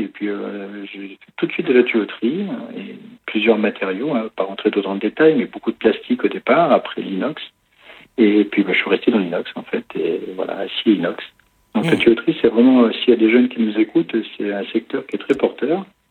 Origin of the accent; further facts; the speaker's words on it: Grenoble, Auvergne-Rhône-Alpes, France; je suis natif de Grenoble, hein, et en fait, quand on a eu les enfants, eh ben, on se voyait un peu plus à la campagne qu'en ville, et bon, du coup, ça a été un choix de vie. Et depuis 2003, on est là.